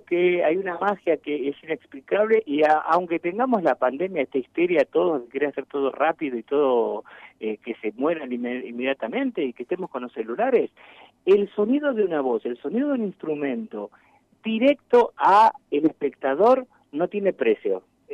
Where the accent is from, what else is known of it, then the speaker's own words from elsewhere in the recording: Argentina; somos argentinos